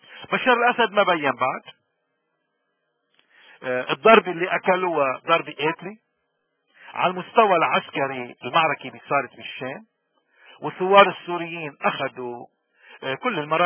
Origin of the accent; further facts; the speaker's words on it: Lebanon; وشوفوا نحن كلبنانيين كيف هذا الوضع بينعكس علينا لما بنحمل جواز لبناني وبنروح على أي بلد بالعالم.